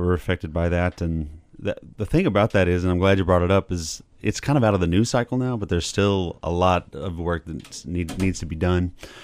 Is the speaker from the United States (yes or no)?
yes; Texas, United States; And also a lot of my songs are nostalgia for where I grew up in Southeast Texas.